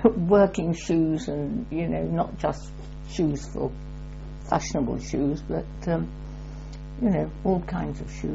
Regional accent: Middlesbrough, North East England, United Kingdom; I was born in Middlesbrough on Tees.

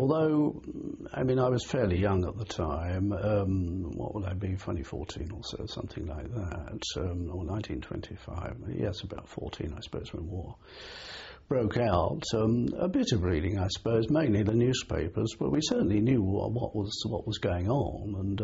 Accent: Ealing, London, United Kingdom; born there; I was born in Ealing in London in 1925

